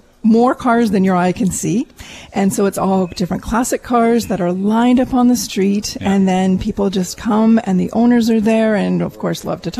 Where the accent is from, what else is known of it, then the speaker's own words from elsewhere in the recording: Langley, British Columbia, Canada; I grew up in Langley, and I have memories of having dinner at the Cake and looking down and watching the horses practice.